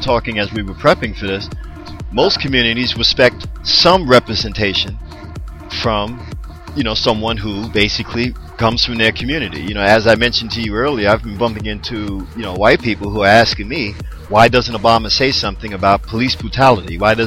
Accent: Philadelphia, Pennsylvania, United States; And, you know, I'm from Philly and you're from, you know, Pittsburgh

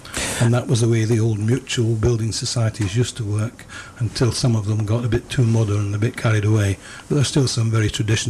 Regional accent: Musselburgh, Scotland, United Kingdom; moved away as an adult; also born or lived in London / United States; now in Bristol, United Kingdom; I was brought up in Scotland in a little mining fishing town called Musselburgh, just outside Edinburgh.

